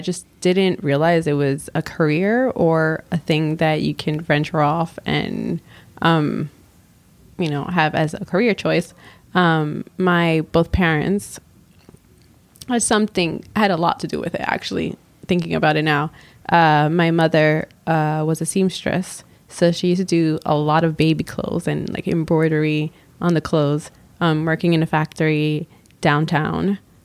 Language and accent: English; New York City, New York, United States; So born and raised in New York City. My both parents are Dominican, so they came to America when my mom was about 20.